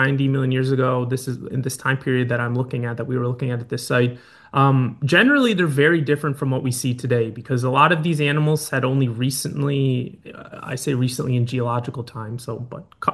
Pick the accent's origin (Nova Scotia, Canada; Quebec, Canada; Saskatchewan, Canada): Nova Scotia, Canada; Sydney Mines; also born or lived in Germany; Yeah, I'm originally from Sydney Mines.